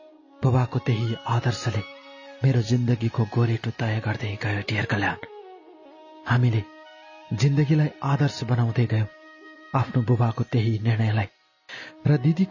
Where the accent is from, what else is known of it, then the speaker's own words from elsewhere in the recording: Lekhnath, Gandaki Province, Nepal; मैले सानोमा लेखनाथ नगरपालिकाभित्रकै एउटा स्कुलमा पढेकी र हाम्रो परिवारले त्यहीँ पढेको